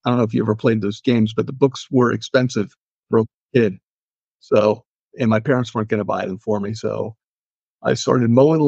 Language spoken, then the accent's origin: English; Cleveland, Ohio, United States; Well, I grew up in Cleveland, Ohio, and it was either Batman or Tarzan